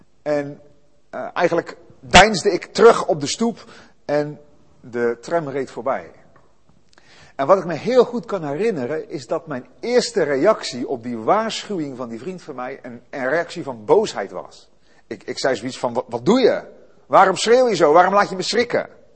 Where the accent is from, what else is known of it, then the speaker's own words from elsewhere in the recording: Zeeland, Netherlands; born there; En ik ben geboren in Zeeland op het platteland. Nou, daar heb je wel treinen, maar geen metro's en trams.